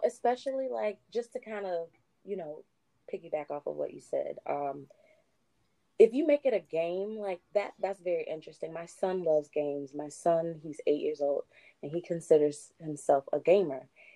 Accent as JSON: {"language": "English", "town": "Delray Beach", "region": "Florida", "country": "United States", "tie": "born or raised there", "said": "I grew up in Delray Beach. So I am from Palm Beach County, and I went to Atlantic High School."}